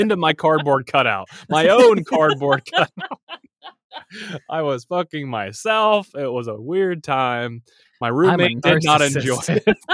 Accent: United States; I am an ignorant American

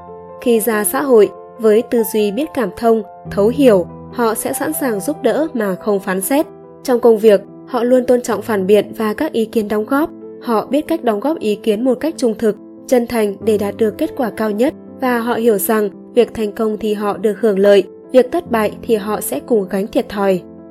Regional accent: Southern Vietnam, Vietnam; Tôi lớn lên ở miền Nam, phát âm dấu hỏi và dấu ngã như nhau.

